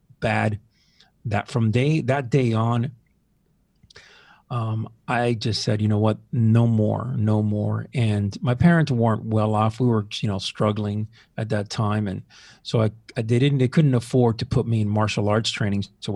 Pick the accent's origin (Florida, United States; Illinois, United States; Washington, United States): Florida, United States; Miami; also born or lived in Seville, Spain; So I grew up in Miami.